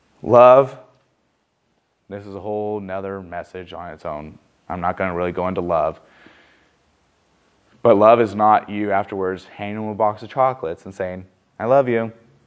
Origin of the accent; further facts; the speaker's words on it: Guadalupe, United States; my kids were already being accused of stealing other kids' stuff because we're from Guadalupe.